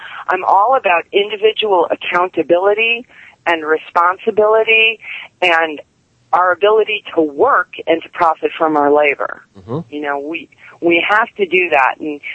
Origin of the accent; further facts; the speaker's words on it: United States; I am an American, so much so that it hurts.